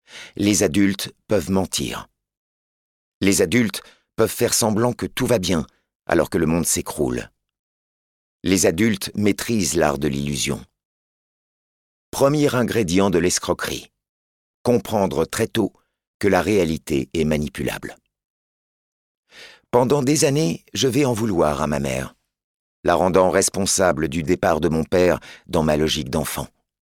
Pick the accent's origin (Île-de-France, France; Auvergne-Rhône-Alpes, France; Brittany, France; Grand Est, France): Île-de-France, France; Ris-Orangis; J'ai grandi à Ris-Orangis. Toute ma famille y vit encore aujourd'hui.